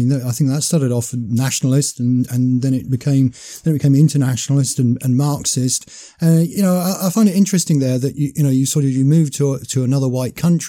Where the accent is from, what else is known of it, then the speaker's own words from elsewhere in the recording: England, United Kingdom; now in Wales; I mean, I'm English, but I'm half Welsh, but moving to Wales, the history is fantastic